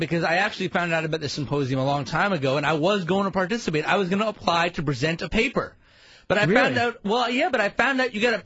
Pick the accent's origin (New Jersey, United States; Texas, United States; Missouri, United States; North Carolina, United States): New Jersey, United States; That's not true. I'm from New Jersey.